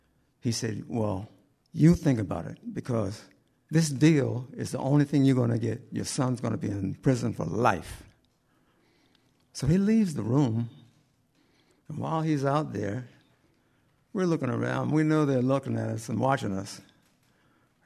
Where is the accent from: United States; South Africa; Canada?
United States; Delaware; Now, we're from Delaware.